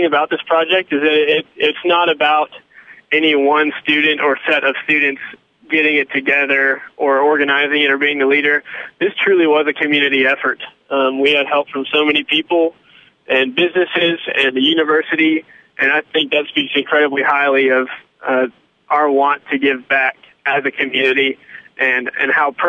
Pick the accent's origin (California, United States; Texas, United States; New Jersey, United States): Texas, United States; Lorena; My hometown is actually Larina, Texas, which is just a few miles away from West.